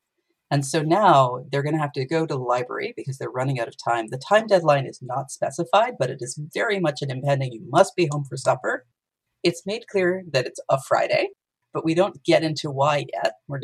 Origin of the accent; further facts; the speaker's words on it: Canada; moved away; one of the things that happened when I immigrated from Canada was that I immediately encountered somebody who went to Camp Sedgwin